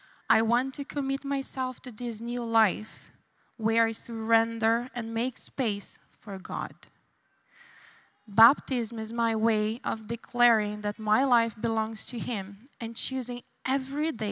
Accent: Brazil; So I grew up in Brazil in a family with faith.

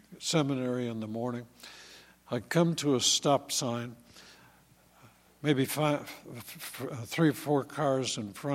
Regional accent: Minnesota, United States; also born or lived in Iowa; I grew up in the Midwest, Minnesota, Iowa, back a long time ago.

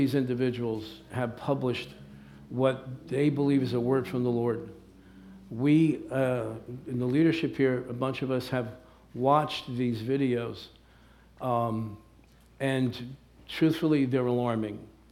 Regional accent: Elizabeth, New Jersey, United States; I should know that, I was born and raised in Elizabeth.

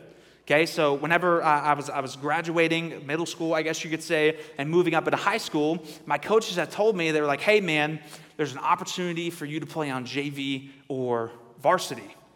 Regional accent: Sanger, Texas, United States; I'm from North Central Texas. Okay, I'm from a small town called Sanger

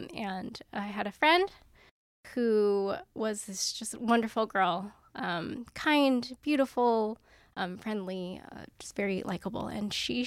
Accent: Columbus, Georgia, United States; I grew up in Georgia, in a town called Columbus. Down in the South.

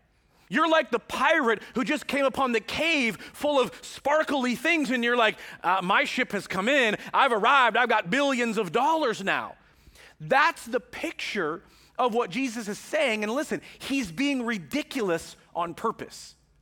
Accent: Marysville, United States; I remember growing up in Marysville and the bulk food section at Market Foods where Grocery Outlet and Big Five are, okay, up in North Marysville.

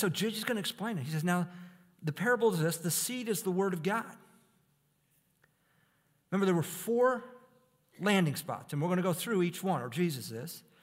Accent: Detroit, Michigan, United States; I grew up in the Detroit area and was a Michigan fan as a little boy.

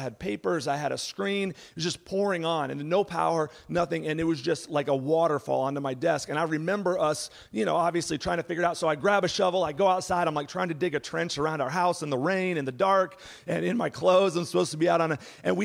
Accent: Texas, United States; And I grew up in Texas, and I remember one time walking home

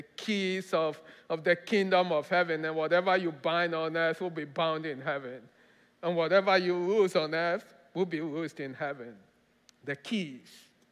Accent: Ghana; I grew up in Ghana. Again, African, right? I grew up in Ghana.

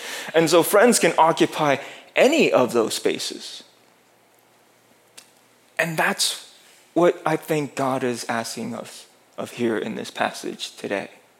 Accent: New Jersey, United States; Now, there was a lot of people that I grew up with in Jersey.

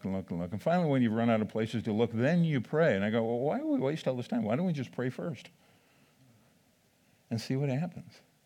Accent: Midwest, United States; I grew up in the Midwest where you just kind of get trained and told

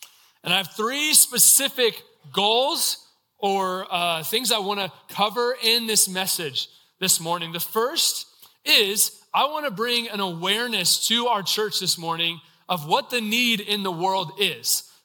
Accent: McKinney, Texas, United States; So I grew up in the Dallas area. Is anyone in here somewhat familiar with the Dallas, Texas area? Yeah. If you're familiar with that area, I grew up in McKinney.

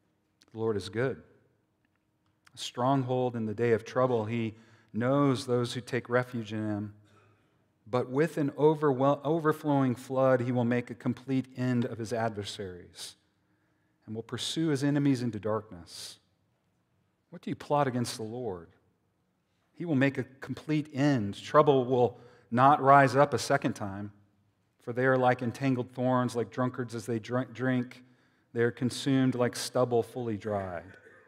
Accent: New Mexico, United States; I grew up in New Mexico, in the shadow of the atomic bomb.

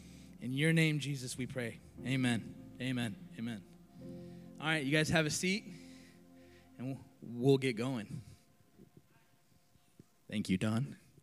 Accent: Chandler, Arizona, United States; moved away; I'm from Chandler, Arizona. My family and I, we moved here in February of 22.

